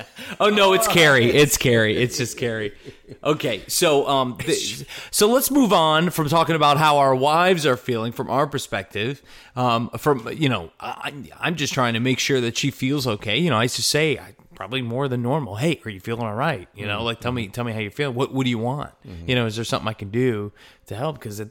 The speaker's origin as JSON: {"language": "English", "region": "New York", "country": "United States", "also_born_or_lived": "Connecticut", "said": "I'm from New York, right. Connecticut, East Coast."}